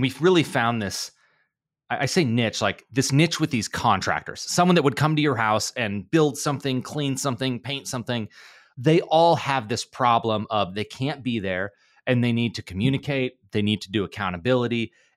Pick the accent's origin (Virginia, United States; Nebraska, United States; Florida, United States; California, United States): Nebraska, United States; I'm from Nebraska. It's in the middle.